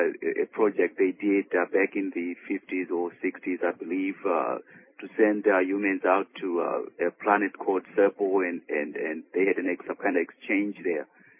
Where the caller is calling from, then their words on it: Florida, United States; Yes, I'm calling from Florida here.